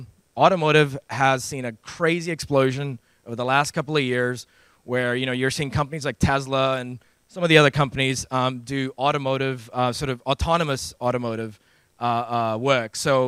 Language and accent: English; New Zealand; I'm a Kiwi. That's basically slang for or a term for someone from New Zealand.